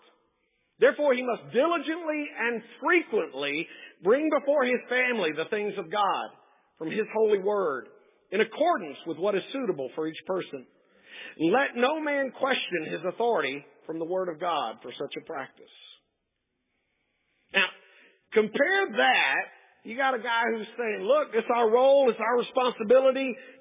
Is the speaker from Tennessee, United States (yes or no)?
yes; Nashville, Tennessee, United States; born there; When I was born in Nashville, Tennessee, many years ago